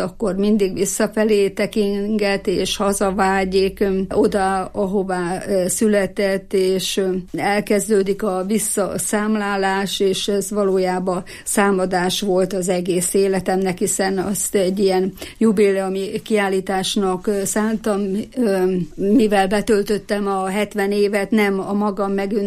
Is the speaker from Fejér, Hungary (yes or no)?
no; Fedémes, Heves, Hungary; born there; now in Eger, Hungary; Én Fedémesre születtem, ott láttam meg a napvilágot. Igaz, hogy már sokkal több éve itt Egerbe érek, mert 55 éve már, hogy EGRI vagyok, de mégis Fedémesének tartom magam. Oda születtem, ott nyugszanak a szüleim, ott vannak az őseink eltemetve